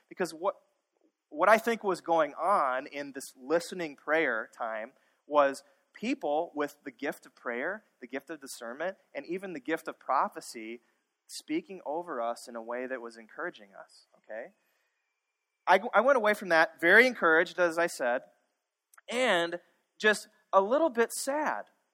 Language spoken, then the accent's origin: English; Minnesota, United States; and we're from Minnesota, right?